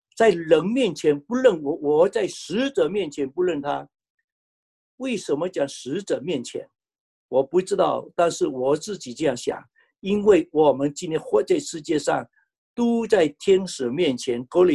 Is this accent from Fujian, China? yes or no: yes; Fuzhou, Fujian, China; 我自己看到我们是福州人